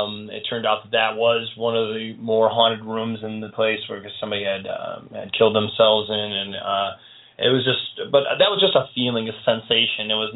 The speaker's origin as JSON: {"language": "English", "town": "Chardon", "region": "Ohio", "country": "United States", "tie": "born or raised there", "said": "Our old house, where the dungeon used to be located back in where I grew up in Chardon, that house just was loaded with sounds and crazy stuff happening, all the time."}